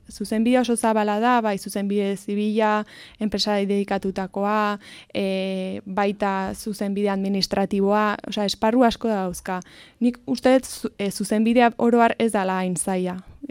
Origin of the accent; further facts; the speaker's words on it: Spain; hemen gaztelania eta euskera nire ama hizkuntza euskera da, gaztelaniare baita.